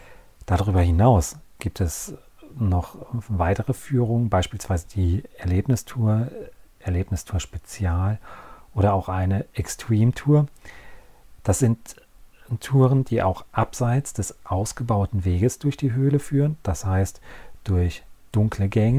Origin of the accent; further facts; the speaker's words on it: North Rhine-Westphalia, Germany; born or raised there